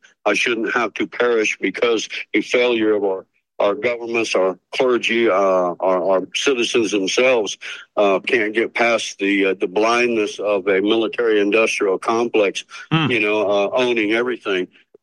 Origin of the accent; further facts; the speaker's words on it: Texas, United States; also born or lived in California; I'm not from Arkansas, but I grew up in Texas and between there and California.